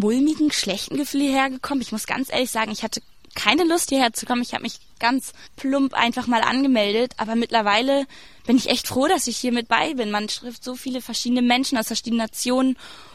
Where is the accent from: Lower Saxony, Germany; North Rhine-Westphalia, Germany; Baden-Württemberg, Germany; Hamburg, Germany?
Hamburg, Germany; ich komme aus Hamburg